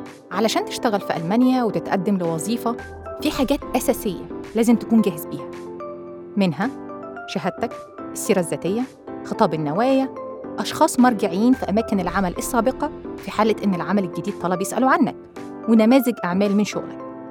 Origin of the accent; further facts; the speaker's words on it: Egypt